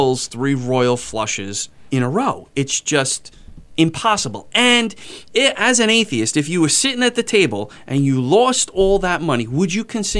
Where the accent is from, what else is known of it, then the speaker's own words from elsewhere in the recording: New York, United States; Look, we're street apologists, right? We're from New York.